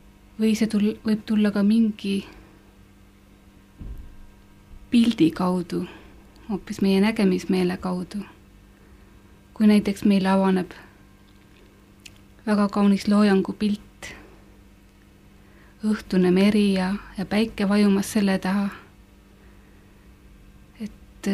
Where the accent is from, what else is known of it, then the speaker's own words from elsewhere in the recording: Märjamaa, Rapla County, Estonia; minu kodukandis Märjamaal. See on pisikene koht Tallinna ja Pärnu keskel ja jääb Rapla maakonda.